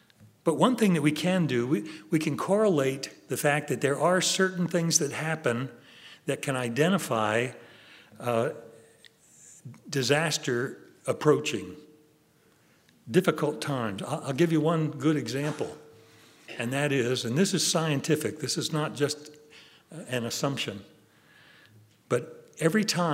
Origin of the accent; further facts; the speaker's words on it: New Jersey, United States; You know, I grew up in New Jersey, South Jersey, and in South Jersey, they have a legend about the Jersey Devil.